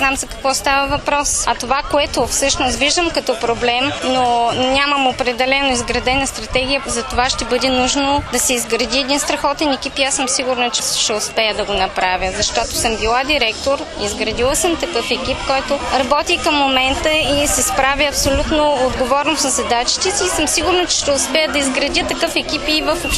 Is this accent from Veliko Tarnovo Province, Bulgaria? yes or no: yes; Zlataritsa, Veliko Tarnovo Province, Bulgaria; also born or lived in Ruse; аз съм израснала в Златарица, въпреки че съм родена в Русе, съм израснала в Златарица и 20 години работя с цялото население на общината